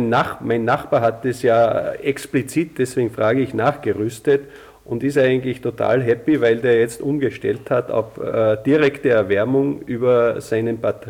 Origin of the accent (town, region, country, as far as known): Austria